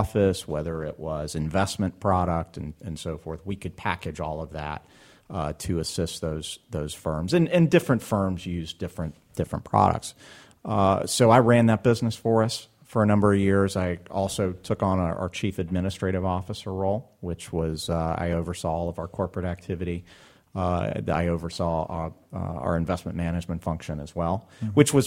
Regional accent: Montgomery, Alabama, United States; I grew up in Montgomery, Alabama, a little bit bigger than Decatur, Illinois, but still a good bit smaller than the Tampa Bay area.

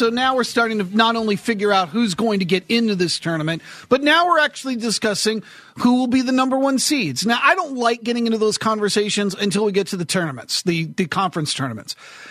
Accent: New England, United States; And when I was younger and I grew up in New England, that made a lot of sense

